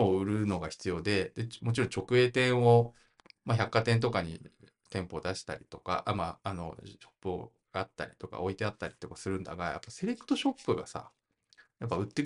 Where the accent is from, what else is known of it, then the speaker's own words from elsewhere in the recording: Chiba, Japan; now in Tokyo, Japan; 僕は千葉出身で、まあ、東京に住んでるんだが